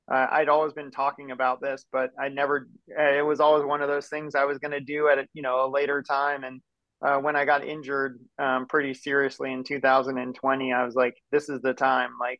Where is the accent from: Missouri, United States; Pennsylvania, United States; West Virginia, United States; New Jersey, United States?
West Virginia, United States; especially growing up in West Virginia and Virginia. Like, the Appalachian Mountains are right out our back door.